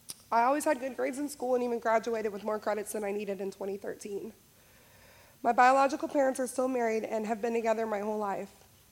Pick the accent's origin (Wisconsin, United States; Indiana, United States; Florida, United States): Indiana, United States; Greenwood; I am from Greenwood, Indiana. I am 28 years old.